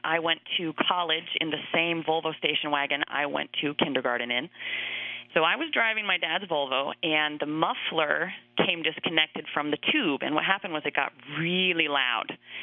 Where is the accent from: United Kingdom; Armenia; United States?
Armenia; We're from Armenia, Armenian-American.